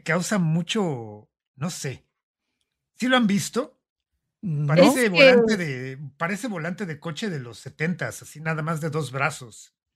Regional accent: Mexico; somos de México.

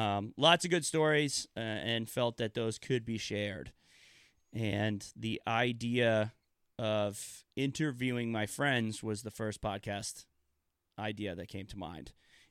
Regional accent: New York, United States; I was born and raised in the Durham Valley, so not very far away.

